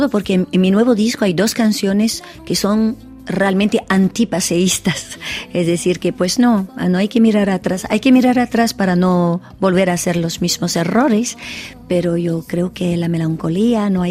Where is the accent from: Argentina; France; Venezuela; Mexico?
France; born there; Spanish is a second language; yo nací en Francia de padres que, bueno, mi mamá nació en Francia y ella era de padres españoles, madre y padre. Entonces son mis abuelos que son españoles